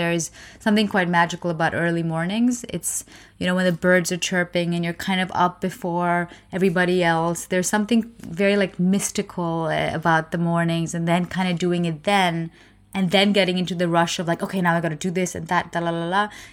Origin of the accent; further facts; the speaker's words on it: India; I just notice a difference because I'm Indian. We learn it from like childhood.